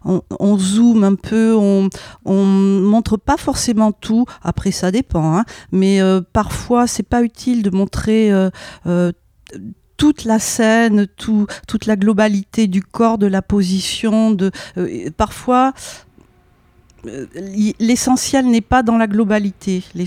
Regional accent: Bordeaux, Nouvelle-Aquitaine, France; Quand j'étais petite, j'ai grandi à Bordeaux.

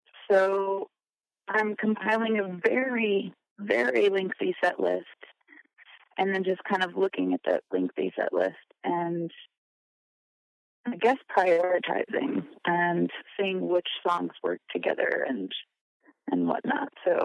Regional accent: Dallas, Texas, United States; and I'm originally from Dallas, but I do have some shows in Denton, Texas, in a couple days, actually.

